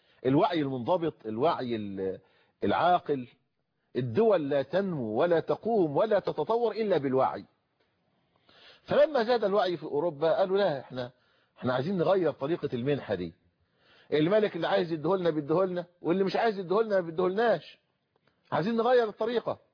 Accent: Egypt; احنا عمرنا في مصر يا اخواننا من سنة 23 وما قبلها الى اليوم

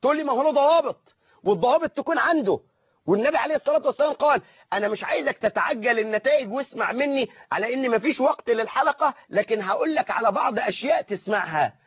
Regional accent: Egypt; الأحداث عندنا في مصر لا أقول في كل يوم كانت تتغير

